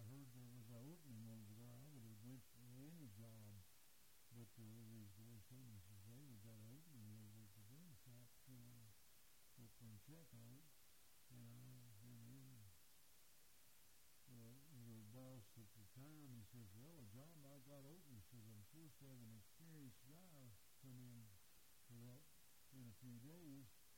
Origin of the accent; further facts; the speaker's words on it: Charleston, United States; born there; I was born here in Charleston over in South Park to be specific, January 27, 1929.